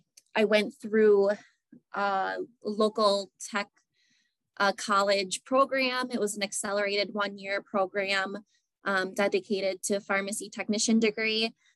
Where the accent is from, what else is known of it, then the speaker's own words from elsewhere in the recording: Wisconsin, United States; I'm also from Wisconsin.